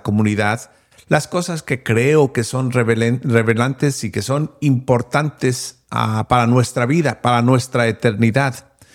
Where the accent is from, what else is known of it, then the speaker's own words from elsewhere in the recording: Mexico; crecí en México. Mis papás eran misioneros en México.